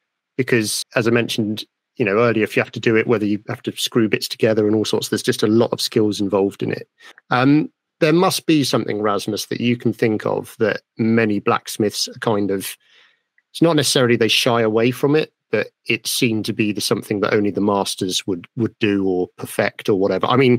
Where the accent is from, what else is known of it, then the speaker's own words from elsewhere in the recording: United Kingdom; being British, we don't get taught how to pour from a teapot properly.